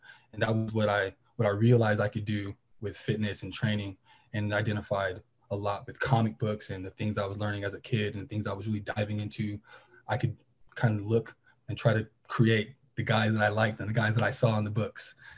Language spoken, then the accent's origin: English; Tracy, California, United States; also born or lived in Stockton, United States; Well, man, so I'm from Tracy, California. Well, I was born in Stockton. I grew up a lot of my early adolescence in Tracy, California, the smaller suburb, a little bit south of Sacramento.